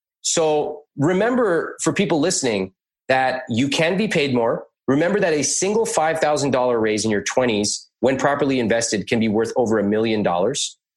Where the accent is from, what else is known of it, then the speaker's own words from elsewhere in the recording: United States; Anyone with ethnic parents probably does. And then I grew up in America, so I also know American culture as well.